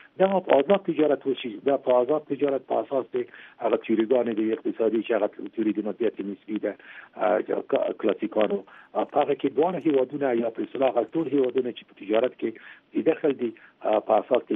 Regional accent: Khost, Afghanistan; دغه زه هم د خوست یم، د هغې ځای نه د دغه کاروبار کېږي

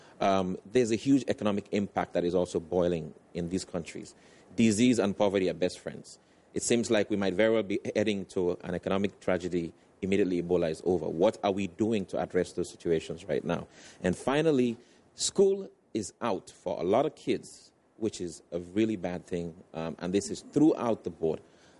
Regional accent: Sierra Leone; now in United States; I'm from Sierra Leone. I just came to the U.S. about 3 weeks ago

